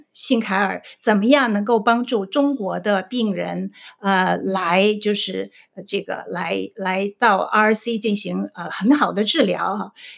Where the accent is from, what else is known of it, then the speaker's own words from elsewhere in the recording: San Francisco, California, United States; 因为就是说我是在这里长大哈，旧金山地区有很多很多地方你可以去看